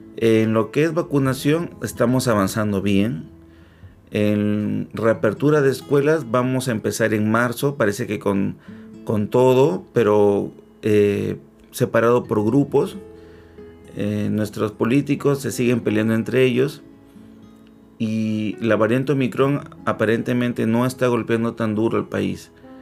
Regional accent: Peru; Yo soy un peruano feliz de hacer este podcast con una taza de manzanilla

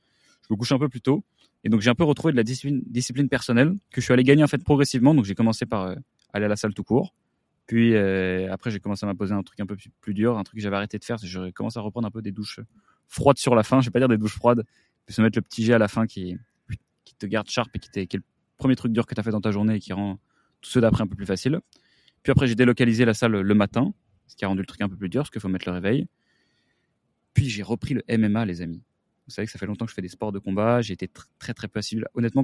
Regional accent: Paris, Île-de-France, France; born there; je suis Versaillais de nature, de souche, de tout. Enfin non, je ne suis pas Versaillais de touche, je suis né à Paris. Mais en tout cas, Versaillais de cœur

